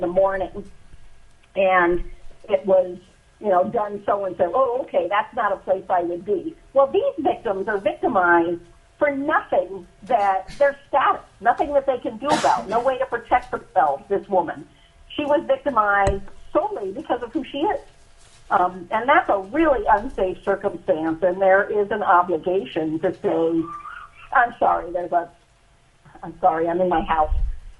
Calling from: Anchorage, Alaska, United States; I'm calling in from Anchorage, and I'm the former U.S. attorney for Alaska

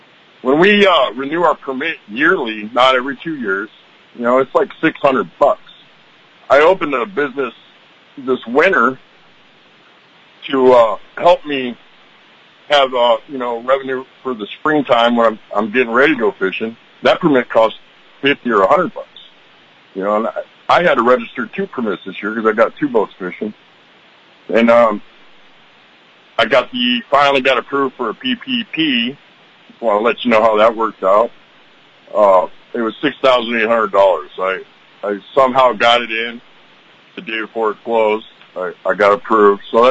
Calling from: Cordova, Alaska, United States; I'm calling from Cordova.

